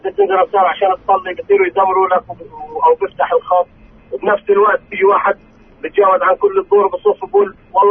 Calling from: Jerusalem, Palestine

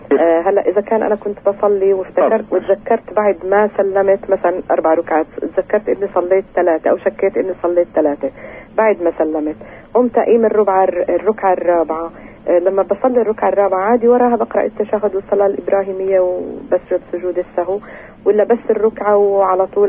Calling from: Nablus, West Bank, Palestine

